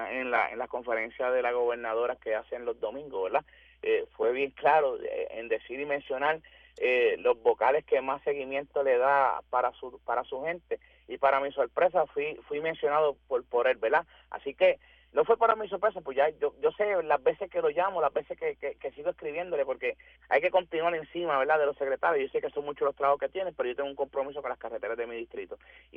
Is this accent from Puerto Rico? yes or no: yes; Utuado, Puerto Rico; yo soy del centro de la isla, yo soy de Utuado, Lares, a Juntas Judiciales